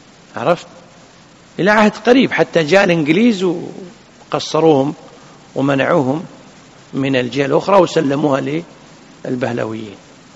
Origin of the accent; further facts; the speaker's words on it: Kuwait; لكن درس في المباركية عندنا في الكويت